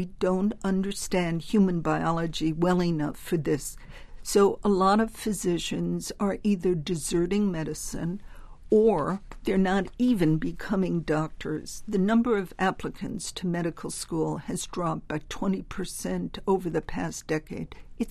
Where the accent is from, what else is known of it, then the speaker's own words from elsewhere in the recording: Massachusetts, United States; My home state.